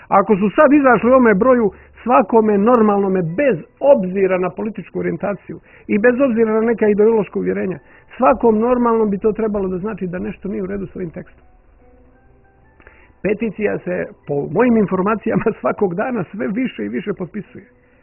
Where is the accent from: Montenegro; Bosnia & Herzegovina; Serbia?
Montenegro; Za one tekovine koju mi kao Crnogorci ovdje imamo.